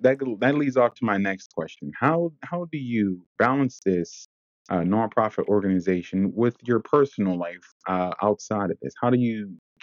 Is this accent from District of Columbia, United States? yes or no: no; Pennsylvania, United States; where I grew up at here in Pennsylvania, that the village actually helped raise me who I am.